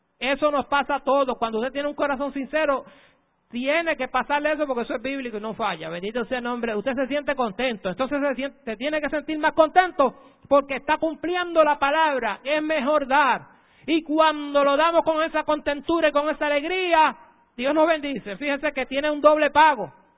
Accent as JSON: {"language": "Spanish", "town": "Utuado", "country": "Puerto Rico", "said": "Hay gente en el campo, porque yo soy del campo, soy de Utuado"}